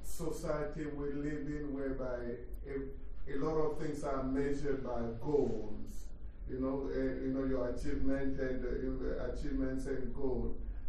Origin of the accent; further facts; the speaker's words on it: Chichester, South East England, United Kingdom; also born or lived in Congo; from Chichester, via the Congo, if you like.